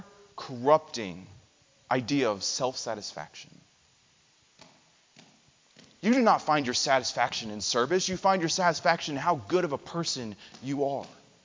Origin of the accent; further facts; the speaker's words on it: Atlanta, Georgia, United States; As you can tell from me, I'm a city slicker. I'm from Atlanta.